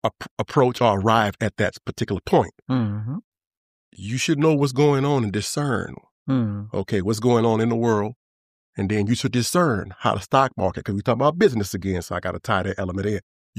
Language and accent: English; New Orleans, Louisiana, United States; I grew up in New Orleans, Louisiana.